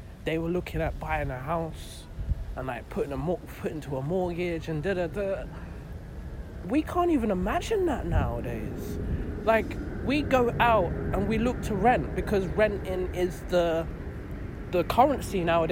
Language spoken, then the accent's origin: English; London, United Kingdom; I'm from here. I was born and raised in London, but I can't afford to buy a house in London.